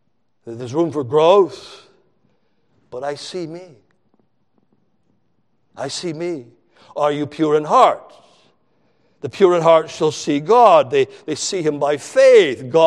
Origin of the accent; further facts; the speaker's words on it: Canada; I grew up in Canada